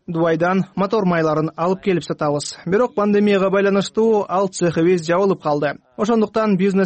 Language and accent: Kyrgyz; Afghanistan; now in Kyrgyzstan; Биз Ооганстандан 2009 жылы келгенбиз. Мектепти да ушул жактан окудум.